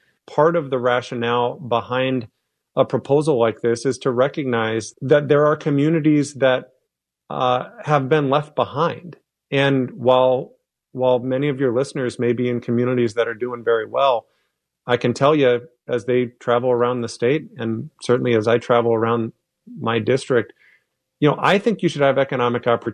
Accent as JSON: {"language": "English", "region": "Washington", "country": "United States", "tie": "born or raised there", "said": "I grew up on the Olympic Peninsula. I was in high school when the timber industry took it on the chin."}